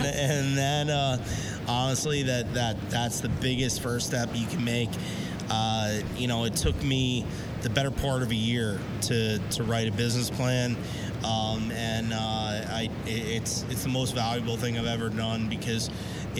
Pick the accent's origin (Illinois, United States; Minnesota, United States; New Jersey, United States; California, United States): New Jersey, United States; Bayonne; I grew up in Bayonne, actually.